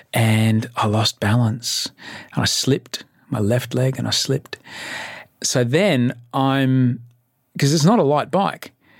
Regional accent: Brisbane, Queensland, Australia; now in Sydney, Australia; I'm a 47-year-old TV host, author, dad, and stepdad from Sydney. I grew up in Brisbane. I'm an immigrant, but I'm white, so no one cares.

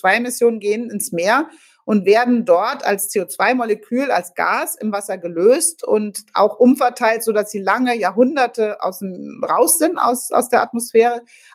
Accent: Hesse, Germany; Okay, ich bin in Hessen aufgewachsen

